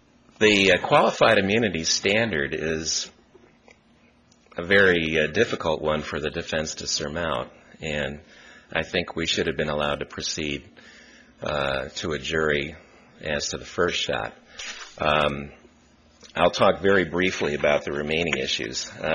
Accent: Midwest, United States; I grew up in the Midwest, so you know, when you're...

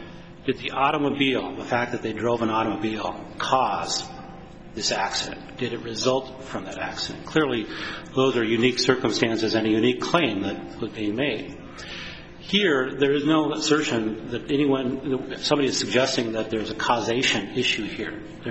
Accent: Great Falls, Montana, United States; I'm from Great Falls, Montana.

